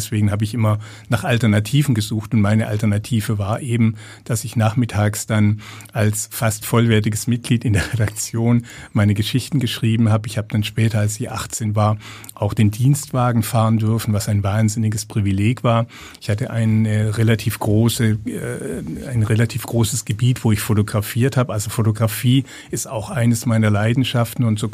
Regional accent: Baden-Württemberg, Germany; Ich bin im Schwarzwald groß geworden

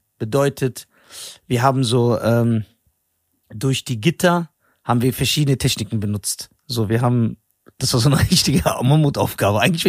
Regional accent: Wiesbaden, Hesse, Germany; ich bin aus Wiesbaden.

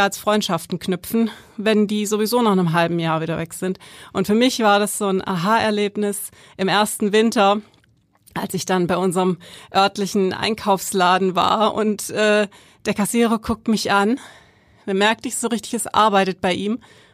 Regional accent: Baden-Württemberg, Germany; accent: Swabian; now in Sylt, Germany; Ich habe dann das Schwabenland, das ist meine Heimat, man hört es glaube ich auch immer noch so ein bisschen. Ja, wir wissen ja, wir Schwaben, wir kennen alles außer Hochdeutsch.

